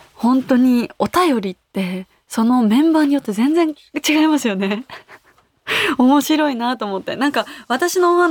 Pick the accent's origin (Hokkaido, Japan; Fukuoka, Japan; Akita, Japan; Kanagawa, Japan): Kanagawa, Japan; 私地元が神奈川なので、そういうふるさとの味とかめちゃめちゃ憧れます。